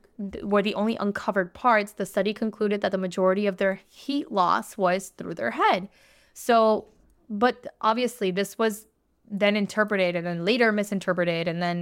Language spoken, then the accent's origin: English; United States; I'll just say because we grew up here in the United States.